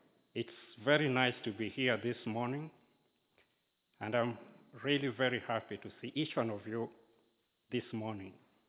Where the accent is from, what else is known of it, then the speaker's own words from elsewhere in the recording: Kenya; Now, I was born in Kenya very many years ago on an island called Lake Victoria. An island on Lake Victoria.